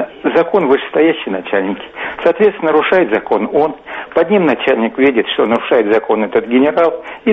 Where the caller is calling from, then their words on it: Moscow Oblast, Russia; Здравствуйте, из Подмосковья.